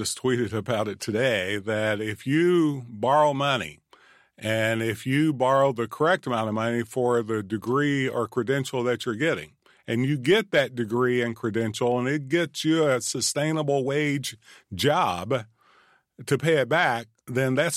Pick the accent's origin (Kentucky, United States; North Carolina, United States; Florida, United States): Kentucky, United States; Manchester; starting off the listening tour of my hometown of Manchester and talking with the community members there